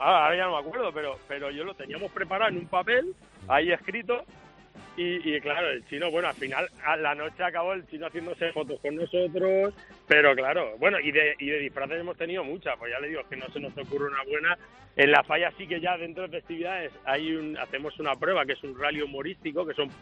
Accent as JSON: {"language": "Spanish", "region": "Valencian Community", "country": "Spain", "said": "yo soy fallero, soy valenciano, somos falleros..."}